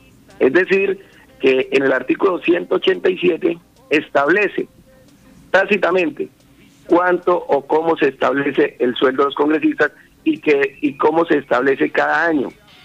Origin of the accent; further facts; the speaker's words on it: Colombia; como buen colombiano